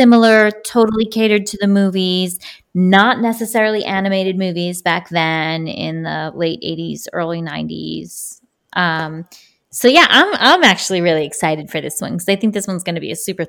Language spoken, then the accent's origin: English; New England, United States; Lard Lad. I'm from New England. Lard Lad.